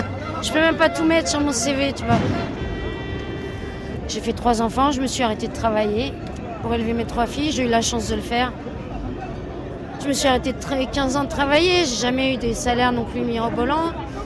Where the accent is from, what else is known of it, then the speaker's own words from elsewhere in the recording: Villepinte, Île-de-France, France; j'ai 45 ans. J'ai grandi à Villepinte, le 93 c'est quand même une zone assez sinistrée.